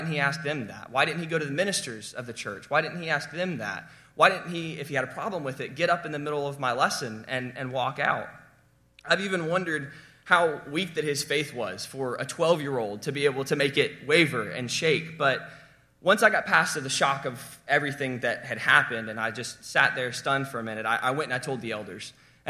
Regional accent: Alabama, United States; But don't worry, I'm from Alabama, so I know how to professionally redneck things

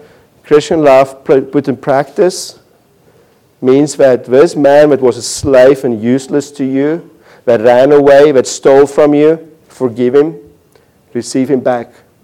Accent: South Africa; now in United States; we come from South Africa

